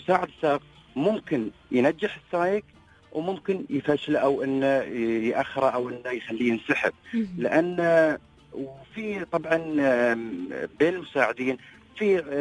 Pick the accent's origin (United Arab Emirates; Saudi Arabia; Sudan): United Arab Emirates; انا اول اماراتي